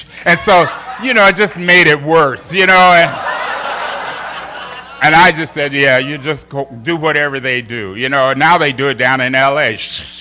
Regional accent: Los Angeles, California, United States; I grew up in L.A. I was born there.

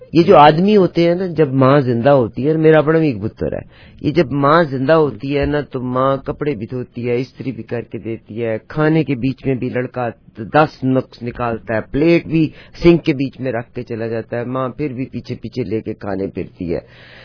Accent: Pakistan; now in Canada; At the end of the day मेरा घर है, मेरा वतन है, मेरा पाकिस्तान है।

